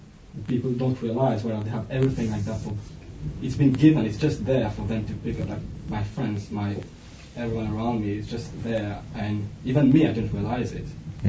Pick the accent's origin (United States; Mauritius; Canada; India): Mauritius; I think I just told you that I come from Mauritius.